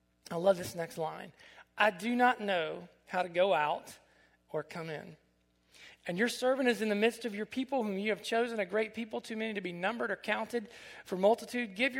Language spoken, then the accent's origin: English; Ohio, United States; Although I'm from Southern Ohio, we're a little bit of an outlier ourselves.